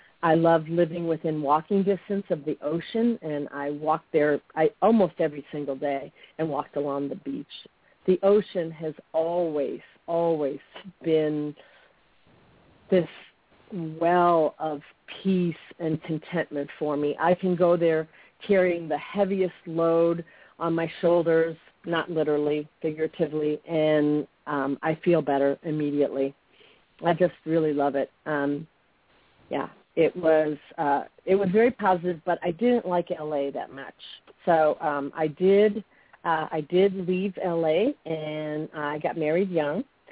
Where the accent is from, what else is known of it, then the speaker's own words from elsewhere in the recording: Chicago, Illinois, United States; moved away as an adult; now in Los Angeles, United States; I was born in the U.S. after all, but, you know, I was born in Chicago, and I lived there until after high school. After high school, I hitchhiked out to L.A.